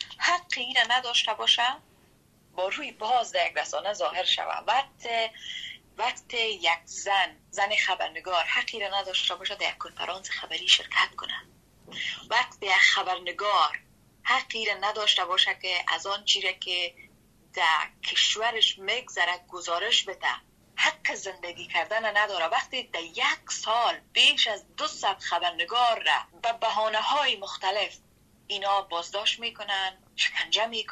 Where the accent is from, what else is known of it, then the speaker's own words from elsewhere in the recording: Afghanistan; moved away as an adult; ما خود ماهاست که از افغانستان بیرون آمدیم